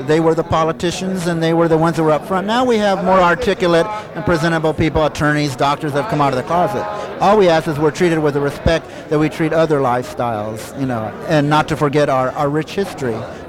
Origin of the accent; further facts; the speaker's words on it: San Diego, California, United States; I think what's sad is in Los Angeles, I'm from San Diego, we don't have this.